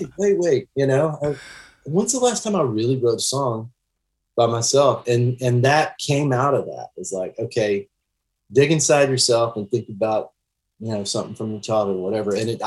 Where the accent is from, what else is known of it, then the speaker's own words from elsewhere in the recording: Texas, United States; When I came rolling in from Texas, nobody said, hey, man, you write songs?